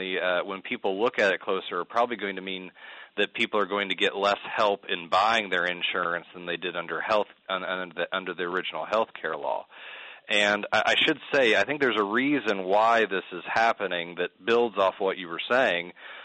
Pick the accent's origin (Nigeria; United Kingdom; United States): United States; Midwest; also born or lived in Texas; Although I will say I lived in Texas for a couple years, and then you just basically hold yourself up because being a Midwesterner